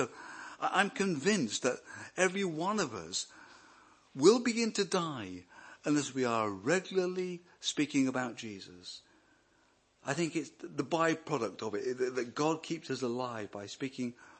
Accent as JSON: {"language": "English", "region": "Wales", "country": "United Kingdom", "said": "I'm the Welsh, I'm the Welsh. But a proud Brit"}